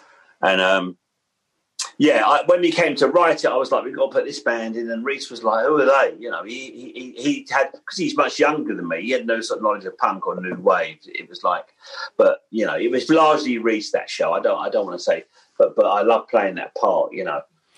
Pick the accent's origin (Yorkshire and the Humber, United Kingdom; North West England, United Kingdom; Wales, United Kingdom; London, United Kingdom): London, United Kingdom; Blackheath; Oh, it's lovely, you know. It's very green, and you had Greenwich there. Lots of sense of space.